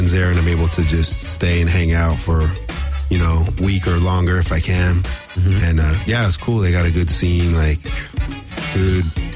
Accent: Sun Valley, California, United States; also born or lived in Panorama City; I was born in Panorama City, if anybody knows where that is. Then Sun Valley.

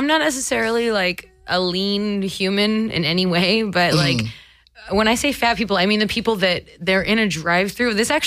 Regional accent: Burbank, California, United States; But I'm from the Burbank area, so your guys' old hood in NoHo that's my stomping ground.

